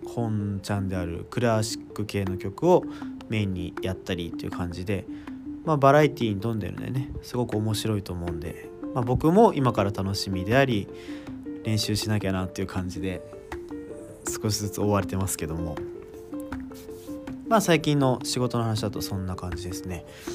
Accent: Kawasaki, Kanagawa, Japan; 僕地元の川崎なんですけど

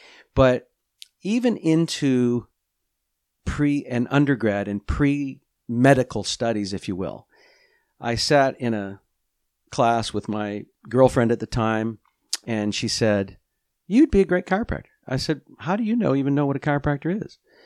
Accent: Canada; now in United States; I started in Canada. I'm Canadian. Came down. I had relatives in the States here in California that used to visit Winnipeg

